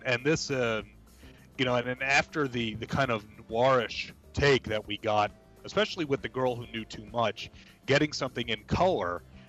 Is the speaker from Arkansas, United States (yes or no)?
no; New York, United States; Ironically, I'm the Italian from New York.